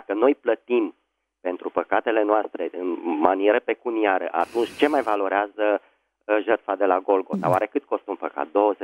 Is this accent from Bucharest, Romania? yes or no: yes; Bucharest, Romania; Bună dimineața … din București.